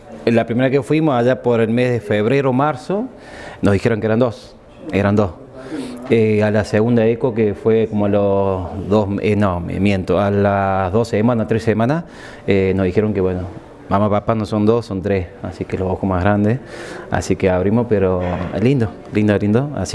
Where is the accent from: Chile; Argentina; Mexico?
Argentina; San Carlos Minas, Córdoba; Yo soy de San Carlos Mina, detrás de la sierra. Ya vivo acá hace un tiempo y soy empleado de la policía.